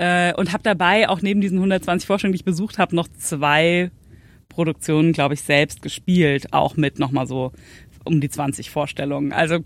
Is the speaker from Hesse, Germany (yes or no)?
yes; Messel, Hesse, Germany; Also ich komme tatsächlich gar nicht so weit von hierher, aus Darmstadt. Also nicht ganz aus Darmstadt, aus Messel, so ein kleiner Ort bei Darmstadt. Und bin da auch in die Schule gegangen und habe dann auch eine Zeit lang irgendwie mal im Odenwald gewohnt.